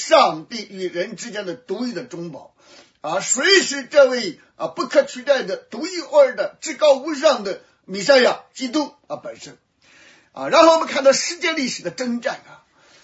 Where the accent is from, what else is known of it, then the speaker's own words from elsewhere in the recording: China; 所以啊，对于我们中国人所喜欢的一些语言啊